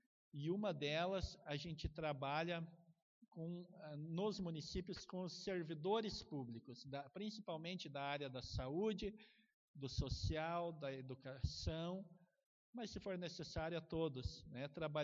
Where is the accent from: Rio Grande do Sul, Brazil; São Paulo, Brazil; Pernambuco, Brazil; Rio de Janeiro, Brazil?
Rio Grande do Sul, Brazil; Bom Jesus; now in Caxias do Sul, Brazil; eu sou natural de Bom Jesus, minha família mora em Bom Jesus. Eu moro em Caxias, mas estou sempre pela região.